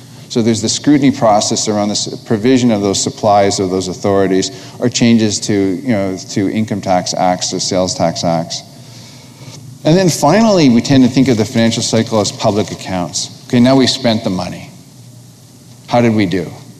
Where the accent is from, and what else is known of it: Canada